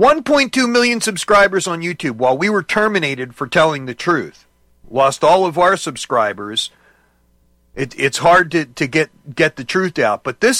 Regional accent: New Jersey, United States; I mean, I grew up in the Jersey area, going to Philly, and the very interesting thing about Philly is that you had sections.

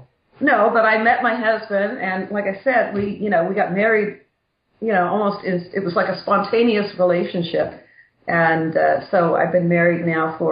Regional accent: Canada; Yeah, I'm Canadian.

